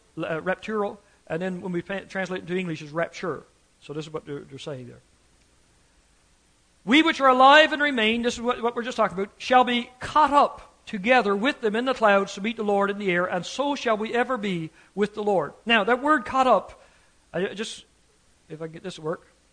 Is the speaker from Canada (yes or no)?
yes; Newfoundland and Labrador, Canada; We moved up from Newfoundland years ago. My brother was living in Toronto at the time.